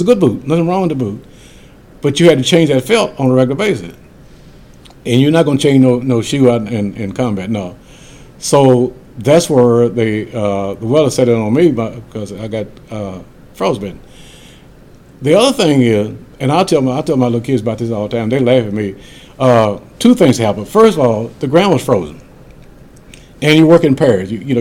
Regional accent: Kentucky, United States; Now, I'm from Kentucky. I heard that word so many times, it didn't bother me at all in Kentucky because I was used to it.

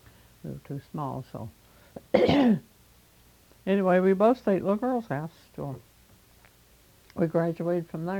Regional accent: Erie, Kentucky, United States; No, I lived at Erie, Kentucky, down on Troublesome, near home place.

